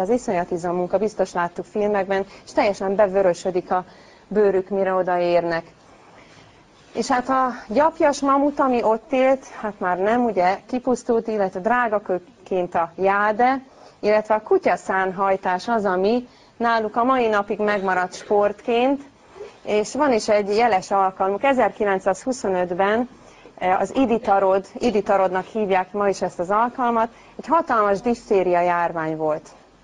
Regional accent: Tatabánya, Komárom-Esztergom, Hungary; én tatabányai vagyok

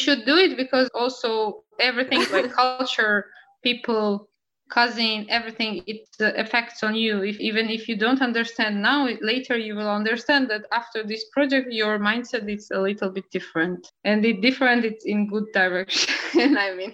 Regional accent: Georgia; I told them that I'm from Georgia. In Georgia, mostly we have a dark, like, brown color here.

